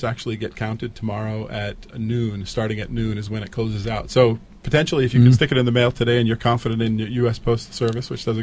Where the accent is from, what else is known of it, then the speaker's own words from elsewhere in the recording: Massachusetts, United States; moved away as an adult; now in Kauai, United States; I moved here when I was 19. I came from Massachusetts. And, you know, you grew up in the suburbs on the mainland, and water comes from the tap.